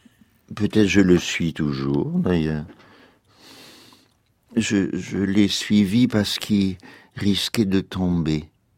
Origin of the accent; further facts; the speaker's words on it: Béchar, Béchar Province, Algeria; now in Paris, France; et moi je venais de Colombéchard